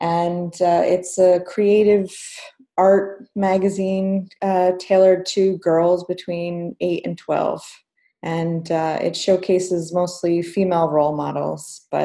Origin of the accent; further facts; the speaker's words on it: New Jersey, United States; moved away as an adult; also born or lived in Bali; I grew up in New Jersey, and as soon as I finished high school, I moved away, and I've been moving around pretty much ever since.